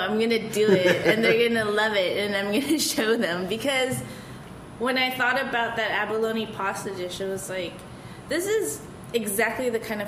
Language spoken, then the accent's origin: English; United States; Because, yes, I'm Asian and I grew up in America, was born and raised here